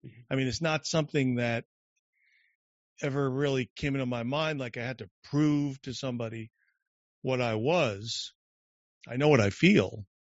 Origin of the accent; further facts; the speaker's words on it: United States; born there; I know I'm an American. I was born here. I served the country in the Navy.